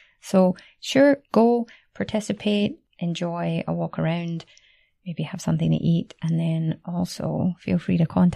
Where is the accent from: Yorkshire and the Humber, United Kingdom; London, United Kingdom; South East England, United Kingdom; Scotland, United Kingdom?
Scotland, United Kingdom; accent: Scottish; now in Barcelona, Spain; Time to work on refining my accent, which I have immediately had to soften down again since I got back to be understandable. But yeah, really nice. Got a chance to see some family, see some friends, enjoy some Scottish delicacies